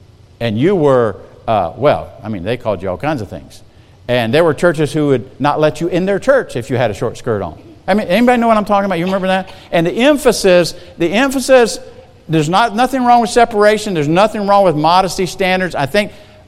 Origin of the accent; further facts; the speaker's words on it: the South, United States; I'm from the South. Where I'm from, a lot of times, by now, in my Sunday school lesson, I would have heard 15 or 20 amens.